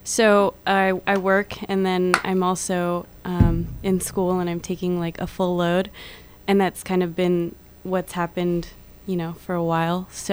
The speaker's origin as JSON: {"language": "English", "town": "Sacramento", "region": "California", "country": "United States", "said": "I'm from Sacramento, and I went to an all-girls Catholic school."}